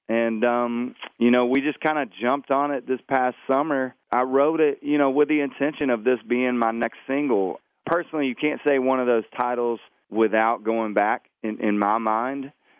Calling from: Nashville, Tennessee, United States; I'm calling from Nashville. I'm on 18th Avenue, right down the road from Belmont

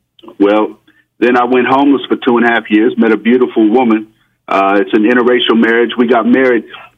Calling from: Coral Springs, Florida, United States; I'm calling from Coral Springs, Florida.

